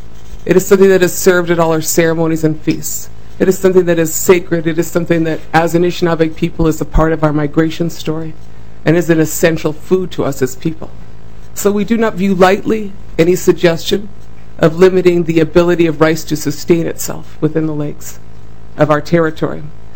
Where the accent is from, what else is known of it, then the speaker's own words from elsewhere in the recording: Oregon, United States; I was raised in Southern Oregon, a small town of about 10,000.